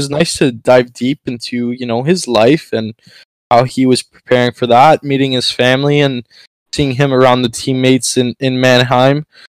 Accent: Canada; as a French Canadian, I'm not offended

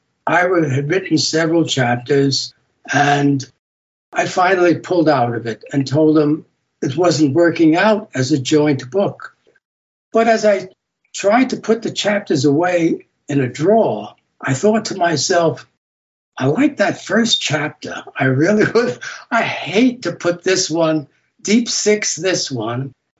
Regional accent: New York, United States; I grew up in New York. I was born there, lived there for the first 27 years of my life.

